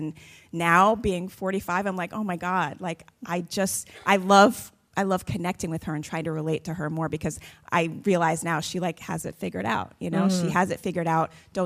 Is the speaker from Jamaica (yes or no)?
yes; Jamaica; born there; moved away; I'm Jamaican too.